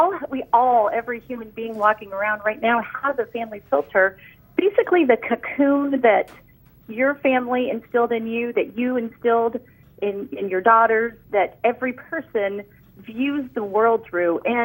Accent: Galveston, Texas, United States; I grew up in Galveston, which is an island just off the coast by Houston.

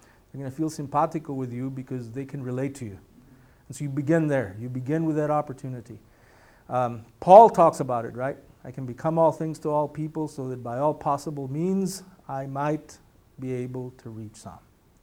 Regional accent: Texas, United States; born there; So I'm Mexican American, born in Deep South Texas. My Spanish is not the same Spanish as the people from Jalisco or from San Luis Potosí speak.

